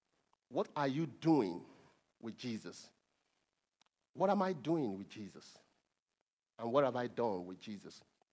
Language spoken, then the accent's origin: English; Nigeria; moved away as an adult; I've worked for a few years in my home country, Nigeria, and then I moved to another country.